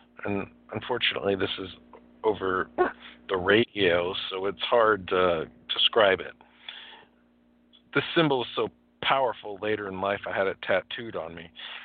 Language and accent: English; Clovis, New Mexico, United States; born there; I was born in Clovis, New Mexico